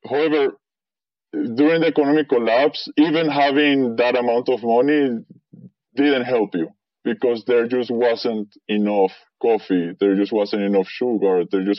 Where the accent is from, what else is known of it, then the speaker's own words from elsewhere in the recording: Venezuela; I am a Venezuelan citizen. I grew up in Venezuela. I had, honestly, a very privileged childhood. My parents are professionals. We have good income.